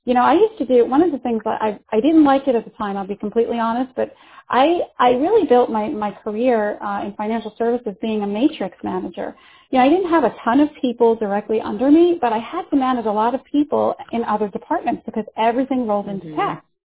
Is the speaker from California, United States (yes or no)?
no; New York, United States; So, I'm from New York. I don't know if this is a local New York thing, but I always used to tend to use the words, let's nail it down.